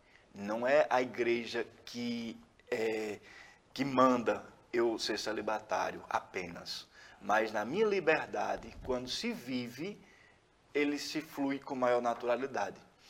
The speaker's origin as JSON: {"language": "Portuguese", "town": "Cachoeirinha", "region": "Pernambuco", "country": "Brazil", "tie": "born or raised there", "said": "como eu sou natural de Cachoeirinha"}